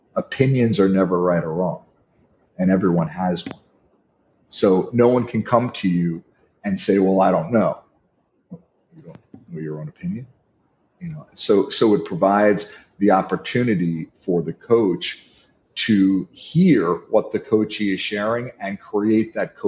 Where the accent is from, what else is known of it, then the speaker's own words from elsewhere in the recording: New York, United States; Now, I'm from New York. I talk pretty fast.